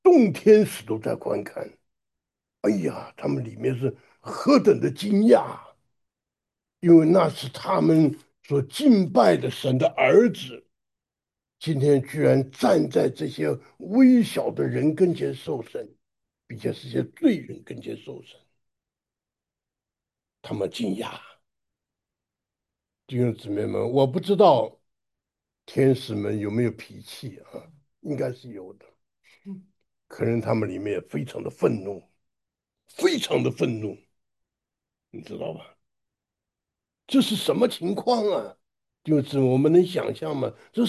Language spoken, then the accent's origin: Chinese; China; 我们中国人常讲"不鸣不平则鸣"，对不对？